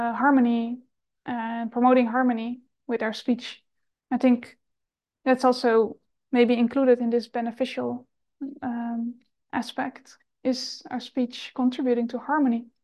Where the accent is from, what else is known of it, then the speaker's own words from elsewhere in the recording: Netherlands; I'm from the Netherlands, and it's a very direct culture.